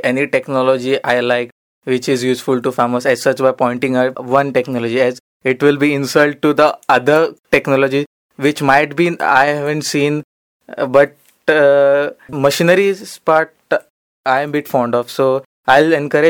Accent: Goa, India; I am basically from Goa.

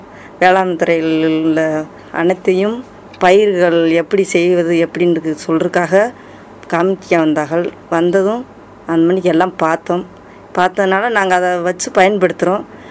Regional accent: Karisal Kulam, Tamil Nadu, India; எங்களோட சொந்த ஊரில் கரிசல் குளம், அந்த ஊரில் வந்து கரும்பு தோட்டம் தான் நாங்கள் முக்கியமாக கரும்பு போடுவோம்

